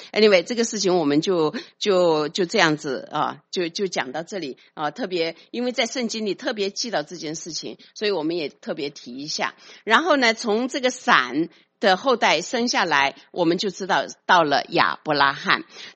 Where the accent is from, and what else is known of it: China